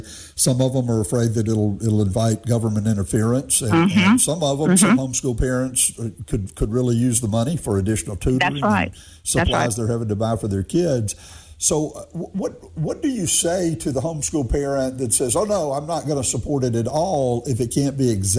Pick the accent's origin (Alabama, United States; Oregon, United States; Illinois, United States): Alabama, United States; Tuscaloosa; Growing up in Tuscaloosa, I immediately think of the Black Belt.